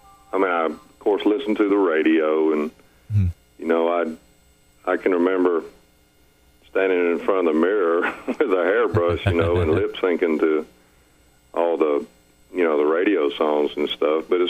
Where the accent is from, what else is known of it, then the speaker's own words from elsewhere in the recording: West Monroe, Louisiana, United States; also born or lived in Greenville, South Carolina; Well, I was born in West Monroe, Louisiana. I lived there for a very short while. And then we moved to Greenville, South Carolina, where we lived there for about 8 years or something like that, 7 years. And then we moved back to West Monroe, Louisiana